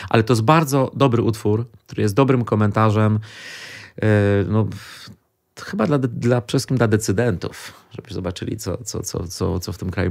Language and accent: Polish; Świdnik, Lublin Voivodeship, Poland; ale to jest moje rodzinne miasto, więc wielką dumą.